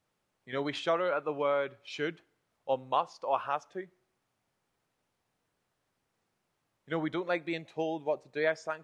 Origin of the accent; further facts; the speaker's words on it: Northern Ireland, United Kingdom; Especially as Northern Irish people, we seem to be hardened to the word affection.